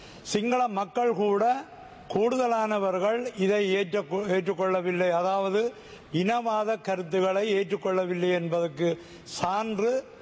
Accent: Northern Province, Sri Lanka; நான் வன்னி மாவட்டத்தை சேர்ந்தவன், முல்லைத்தீவு மாவட்டம் என்னுடைய சொந்த மாவட்டம்

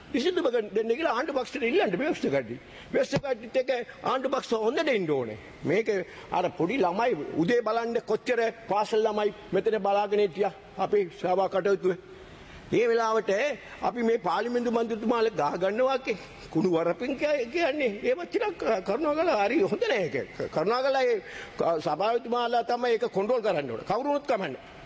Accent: Addalaichenai, Eastern Province, Sri Lanka; எனது சொந்த ஊரான அட்டாளைச்சேனையிலே ஒரு இயற்கையான ஆறு இருந்தது.

